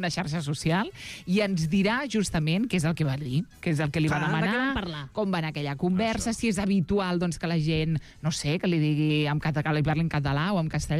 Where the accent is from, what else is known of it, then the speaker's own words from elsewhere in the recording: Catalonia, Spain; Ja sabeu com som els catalans.